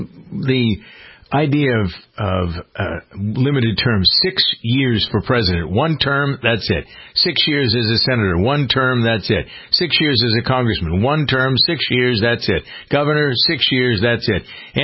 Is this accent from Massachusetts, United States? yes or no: yes; Framingham, Massachusetts, United States; Yesterday, I spent 4 hours on the phone with several officials from my hometown of Framingham, Massachusetts